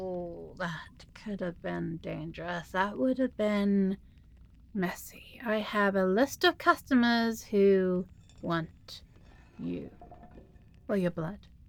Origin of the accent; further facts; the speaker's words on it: England, United Kingdom; I can't drink tea, but I love tea because I am apparently an English cliche. Not all English people drink tea, by the way.